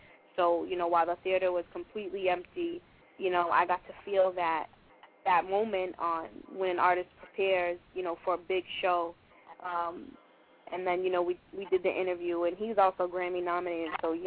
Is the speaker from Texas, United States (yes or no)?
no; Worcester, Massachusetts, United States; So shortly after, I came back to the East Coast. I'm from Worcester, Massachusetts.